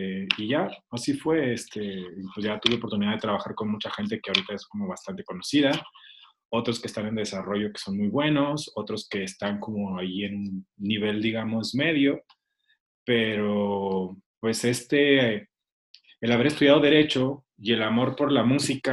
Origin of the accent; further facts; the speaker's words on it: Chihuahua, Mexico; Yo soy de Chihuahua, la estudié en Monterrey.